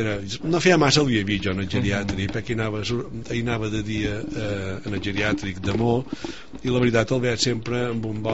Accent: Balearic Islands, Spain; que som de Menorca, sa roqueta.

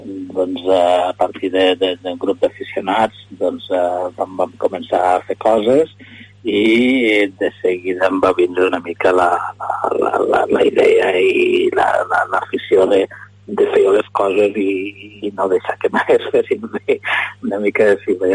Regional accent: Lleida, Catalonia, Spain; Lleida capital, jo soc fill de l'Horta, els meus pares eren pagesos, i doncs, de Lleida de tota la vida.

